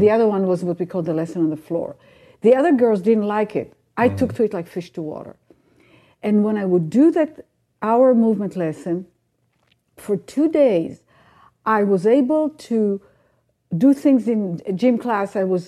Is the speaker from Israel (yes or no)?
yes; Israel; Lucky for me, I grew up in Israel where it was earlier on